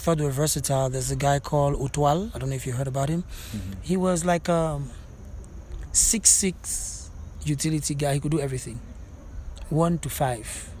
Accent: Kenya; as a Kenyan, I rank him very highly.

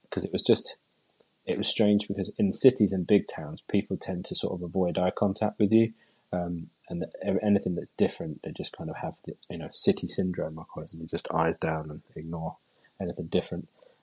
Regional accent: Cambridge, East of England, United Kingdom; once I got back to Heacham, I decided to walk from there back to Cambridge, my hometown, partly for publicity and raising extra money for the charity

